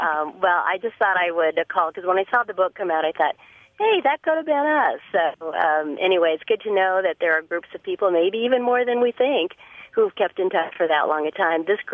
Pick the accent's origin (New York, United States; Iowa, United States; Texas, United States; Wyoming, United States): Iowa, United States; Marshalltown; I grew up in Marshalltown, Iowa, and a group of us have been together for 60 years.